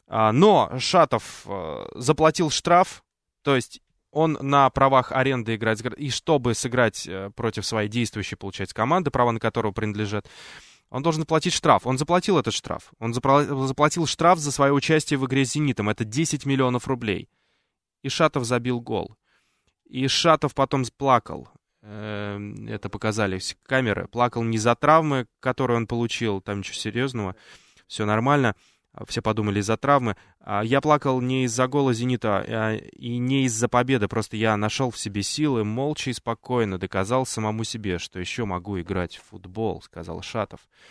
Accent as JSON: {"language": "Russian", "region": "Moscow", "country": "Russia", "said": "мы, москвичи"}